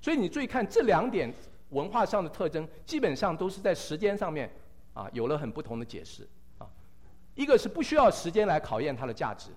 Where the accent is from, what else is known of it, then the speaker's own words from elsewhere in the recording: Taiwan; 我们从台湾来的都知道，十几年前来的时候都要带一个电锅，